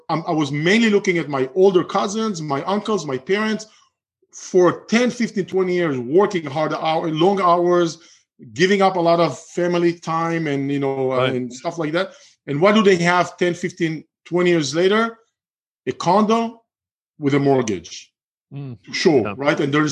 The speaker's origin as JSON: {"language": "English", "country": "Israel", "said": "I'm originally from Israel."}